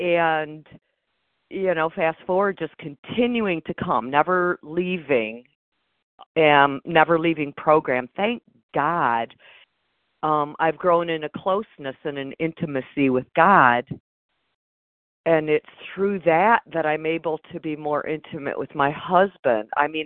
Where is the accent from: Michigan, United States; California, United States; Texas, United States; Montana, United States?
Michigan, United States; I'm currently in Florida. I'm from Michigan.